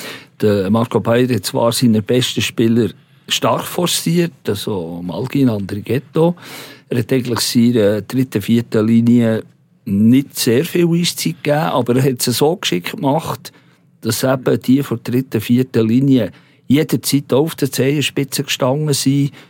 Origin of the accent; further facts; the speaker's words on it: Switzerland; als Schweizer neigt man ein bisschen dazu, das geringer zu schätzen.